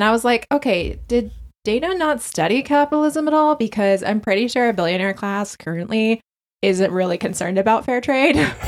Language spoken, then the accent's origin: English; United States; First off, as an American, how dare you, sir?